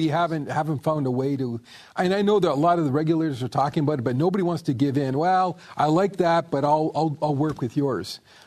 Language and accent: English; Canada; But I remember a day, even though I grew up in Canada, I remember a day where you had California cars and 49 state cars.